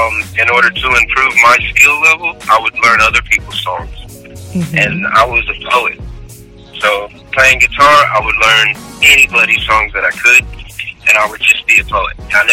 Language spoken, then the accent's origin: English; Houston, Texas, United States; So when I stepped into rap, it was more of an environmental thing because I'm from Houston, Texas.